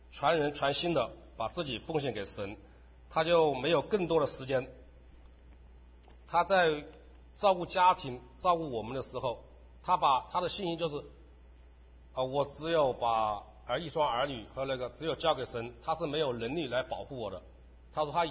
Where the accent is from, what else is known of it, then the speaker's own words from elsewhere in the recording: Wuhan, Hubei, China; 我来自湖北武汉。